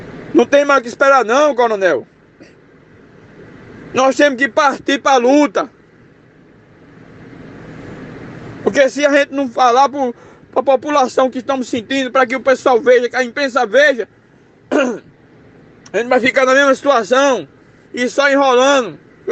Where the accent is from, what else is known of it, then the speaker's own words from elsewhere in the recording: Bahia, Brazil; Eu sou de Bahia